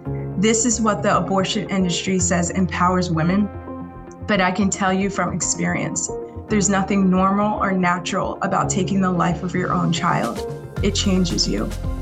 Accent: Pennsylvania, United States; I'm from Pennsylvania.

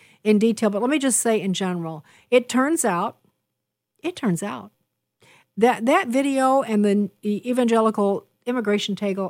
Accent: Wheaton, Illinois, United States; I'm from Wheaton. My son went to Wheaton. Many of my friends are from Wheaton.

